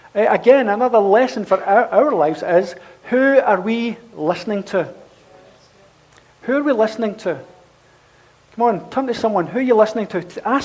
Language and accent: English; Glasgow, Scotland, United Kingdom; I was brought up in Castlemilk, so I'm not going to be anyone that's going to do anything. I mean, what can God use? How can God use someone from a housing scheme in Castlemilk?